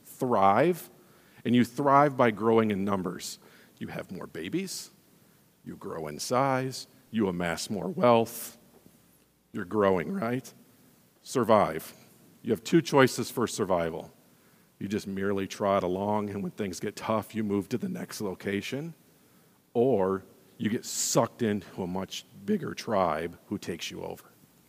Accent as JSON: {"language": "English", "country": "United States", "said": "this is hard for us as Americans to grasp"}